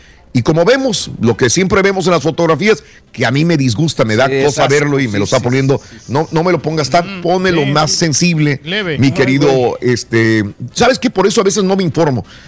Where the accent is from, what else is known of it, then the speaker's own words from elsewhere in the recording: Mexico; now in United States; venimos de México.